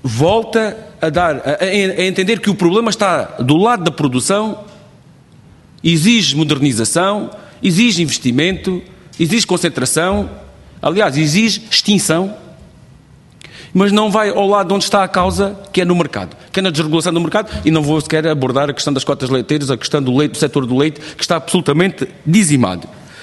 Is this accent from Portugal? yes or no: yes; Alentejo, Portugal; Eu sou do Alentejo, isto vê-se logo na minha voz, nem sequer se nota, nem se ouve, vê-se logo que sou alentejano.